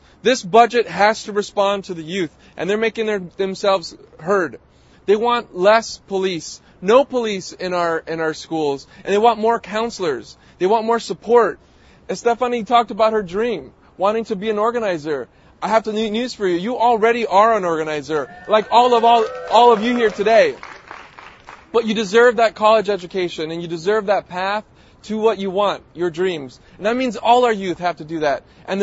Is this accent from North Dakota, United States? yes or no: no; Brooklyn, New York, United States; I'm here not just as a New Yorker and a Brooklynite